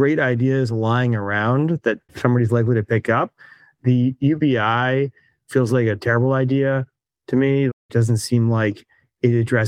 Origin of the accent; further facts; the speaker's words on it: Washington, District of Columbia, United States; I grew up in Washington, D.C. I live in Washington, D.C.